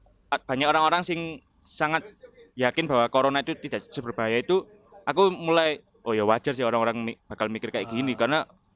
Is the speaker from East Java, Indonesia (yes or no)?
yes; Surabaya, East Java, Indonesia; karena enggak punya desa kan memang saya. Desa saya kan di Surabaya.